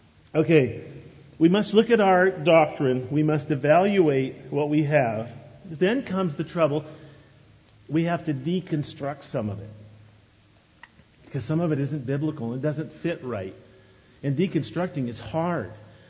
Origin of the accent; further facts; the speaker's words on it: Oregon, United States; I grew up in the Oregon area going to a conservative Baptist church.